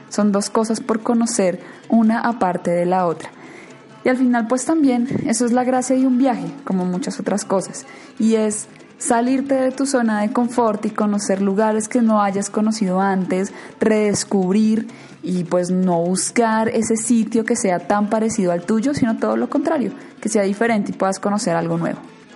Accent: Colombia; porque soy colombiana y estoy acostumbrada un poco más al mar tibio

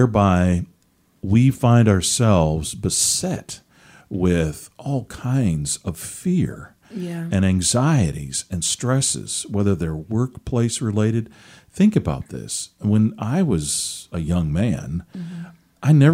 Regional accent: Seattle, Washington, United States; Seattle area. So sad. That's my hometown. I know those people up mm-hmm. there.

